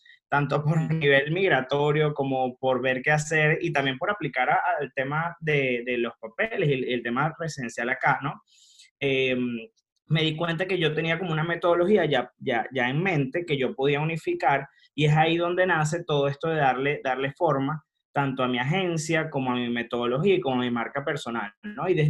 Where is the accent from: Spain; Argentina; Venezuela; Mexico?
Venezuela; moved away as an adult; now in Miami, United States; Soy venezolano, me vine acá a los Estados Unidos, específicamente a Miami, hace 3 años.